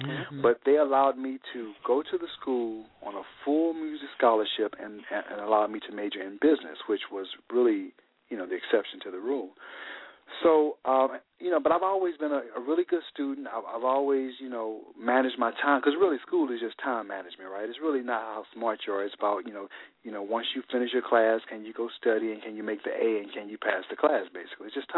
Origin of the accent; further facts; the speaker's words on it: Jackson, Mississippi, United States; I was coming from Jackson, Mississippi, you know, with my horn, business major, you know, coming up here to do music, right?